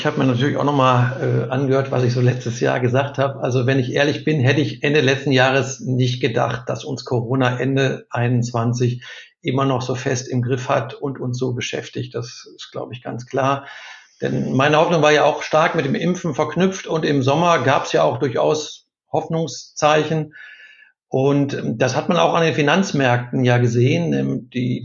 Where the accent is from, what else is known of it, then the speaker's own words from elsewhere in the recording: North Rhine-Westphalia, Germany; Ich bin im Ruhrgebiet groß geworden